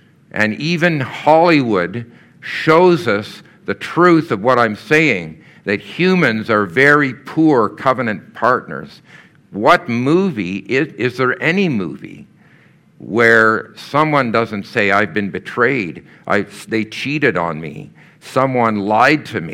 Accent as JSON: {"language": "English", "region": "Quebec", "country": "Canada", "tie": "born or raised there", "said": "So I grew up in Canada during the Cold War. Some of you haven't got a clue what that's like. Our house in Quebec had a fallout shelter in it."}